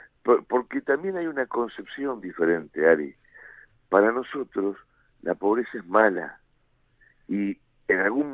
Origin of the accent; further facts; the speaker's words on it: La Matanza, Buenos Aires Province, Argentina; yo soy de La Matanza.